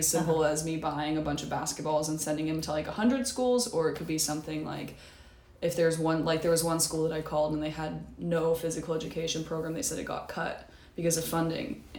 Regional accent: Santa Rosa, California, United States; I'm from Santa Rosa.

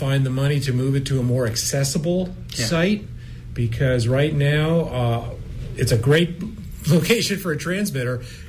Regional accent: New Jersey, United States; but I grew up in New Jersey, so yeah, I have now lived in all four time zones.

